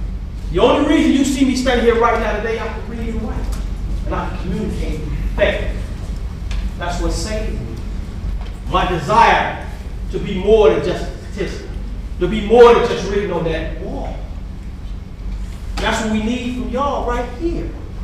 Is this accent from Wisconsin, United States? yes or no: no; Chicago, Illinois, United States; I grew up in Chicago's All Gale Guard Housing Project, the last standing project right now.